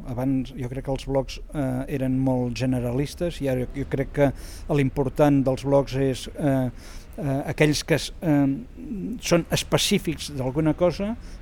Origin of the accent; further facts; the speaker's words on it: Barcelona, Catalonia, Spain; perquè jo sóc de Barcelona i assisteixo a tot el que puc del Liceu